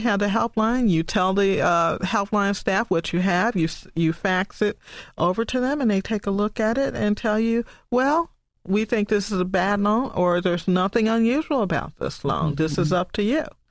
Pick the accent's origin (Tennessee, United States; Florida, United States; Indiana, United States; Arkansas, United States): Tennessee, United States; I'm from Tennessee, and I talk to people in Tennessee about predatory lending